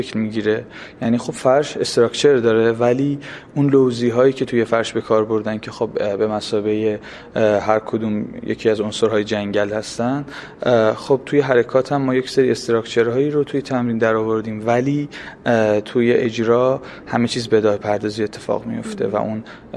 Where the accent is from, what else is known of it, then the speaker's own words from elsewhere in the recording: Kashan, Isfahan, Iran; خب من خودم اهل کاشانم و جوشقان هم، این جوشقان نزدیک، یکی از روستاهای نزدیک کاشانه